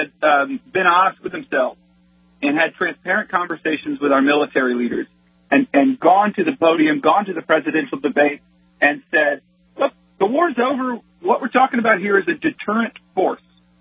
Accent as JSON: {"language": "English", "country": "United States", "said": "And as an American, whatever party you are, it's devastating."}